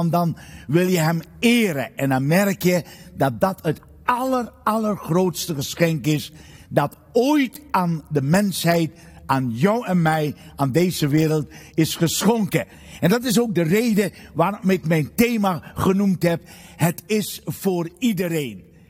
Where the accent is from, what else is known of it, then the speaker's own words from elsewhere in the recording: Suriname; Het was in februari van dit jaar dat ik in Suriname was, waar ik vandaan kwam.